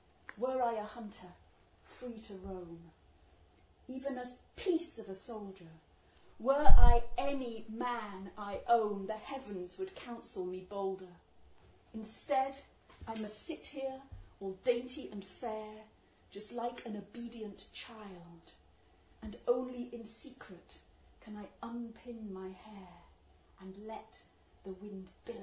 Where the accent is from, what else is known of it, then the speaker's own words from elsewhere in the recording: York, Yorkshire and the Humber, United Kingdom; I come from York, York voted Remain